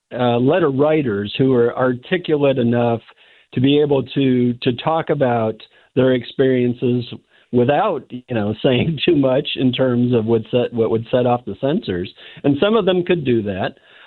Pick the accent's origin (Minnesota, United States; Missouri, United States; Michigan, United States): Missouri, United States; I've been here about 24 years now, and so I grew up in Missouri, but not in the St. Louis area.